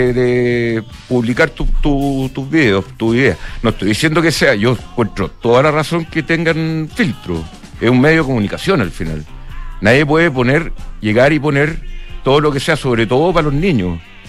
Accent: Chile; uno como chileno

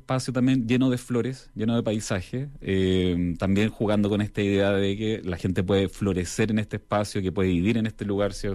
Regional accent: Venezuela; Otros me decían, oye, eso se parece a un sector que de Venezuela, de donde vengo.

